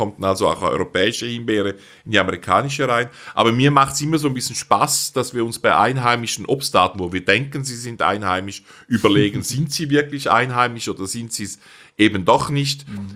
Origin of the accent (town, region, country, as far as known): Switzerland